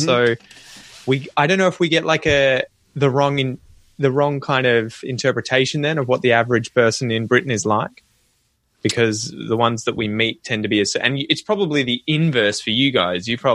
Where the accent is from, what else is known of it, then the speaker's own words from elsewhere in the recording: Australia; Growing up in Australia, you have this identity that you're Australian, but at the same time, I know that at least genetically speaking, I am British. You know, my ancestors are mostly from around Yorkshire, I think, as well as, you know, London.